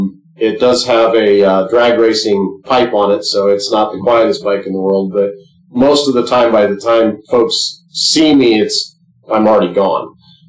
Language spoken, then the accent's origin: English; Wyoming, United States; or they use different vernacular in Pennsylvania than I'm used to from Wyoming.